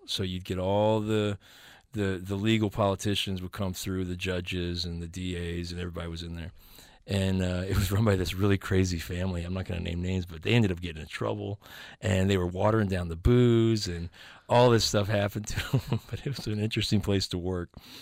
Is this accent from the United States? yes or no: yes; Metairie, Louisiana, United States; born there; I was born there. Yeah, we were born. I was born in Lakeside Hospital in Metairie.